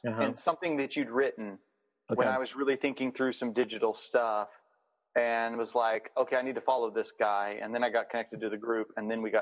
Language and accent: English; the South, United States; now in Wisconsin, United States; I grew up in the South, so people here always, they know you're a Southern boy.